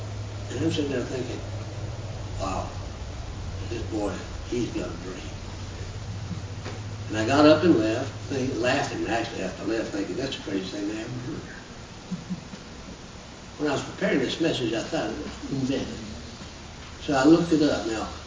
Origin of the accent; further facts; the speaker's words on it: Lynchburg, Virginia, United States; I grew up in Lynchburg, Virginia, sitting in a Bible meeting in Western Norwalk at the Tom Fruit Baptist Church.